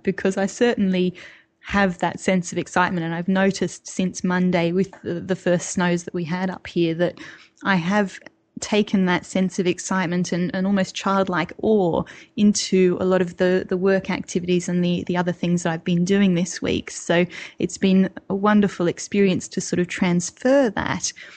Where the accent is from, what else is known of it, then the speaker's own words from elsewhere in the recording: Australia; I don't know if it's partly because I grew up in Australia, but I have to say that I'm enchanted by snow.